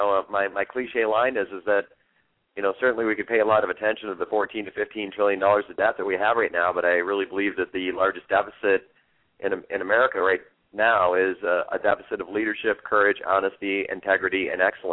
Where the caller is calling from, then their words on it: North Hollywood, California, United States; I'm calling you from North Hollywood. This is liberal as it gets, right?